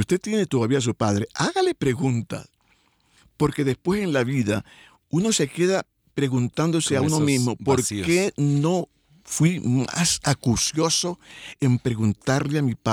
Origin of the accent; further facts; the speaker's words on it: Anzoátegui, Venezuela; moved away as an adult; also born or lived in Caracas; now in United States; Sí, nací en Venezuela, en el estado Anzoátegui. Y me crié allá y luego mi familia se vino a Caracas, pero sí, soy venezolano de origen, pero ya casi más de 40 años fuera del país.